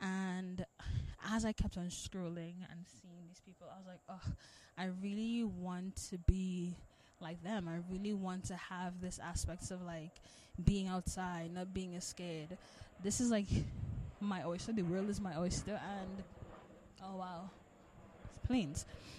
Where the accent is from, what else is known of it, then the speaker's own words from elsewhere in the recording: Trinidad & Tobago; it's not accessible from where I'm from Trinidad and Tobago, because we don't really talk about mental health.